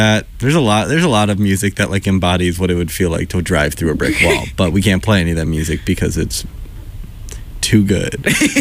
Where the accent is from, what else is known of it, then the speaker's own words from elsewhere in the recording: New Orleans, Louisiana, United States; but two, I'm from New Orleans.